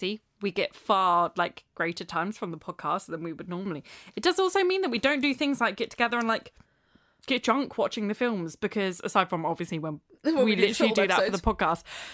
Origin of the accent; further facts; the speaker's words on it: Denmark; English is a second language; I'm from Denmark, but grew up with American English